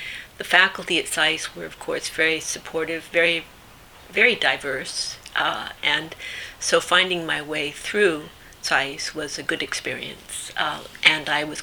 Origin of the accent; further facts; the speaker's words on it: Panama; now in United States; I was born in Panama, so I grew up in another part of the world. When we came to the United States